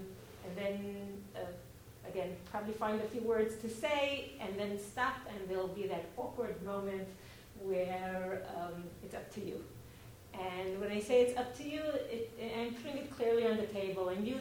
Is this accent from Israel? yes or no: yes; Israel; English is a second language; I had the privilege to be born and raised in Israel and raise my children in Israel.